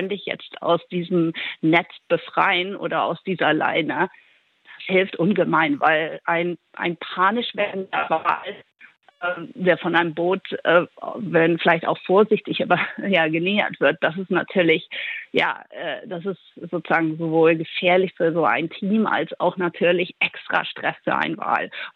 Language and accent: German; Netherlands; ich bin in einer zweisprachigen Familie aufgewachsen in den Niederlanden und habe mit meiner Oma immer deutsches Fernsehen geguckt.